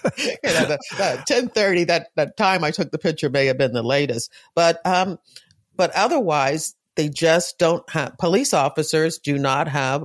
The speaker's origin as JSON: {"language": "English", "region": "Virginia", "country": "United States", "said": "And I tell people I'm from Virginia, but as you can tell, I'm cosmopolitan."}